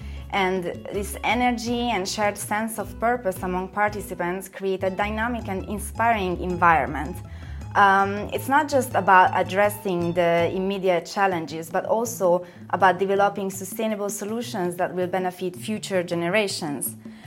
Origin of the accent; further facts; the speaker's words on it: Budapest, Hungary; I am from the coordination team of the World Food Forum. I'm from Budapest, from Hungary.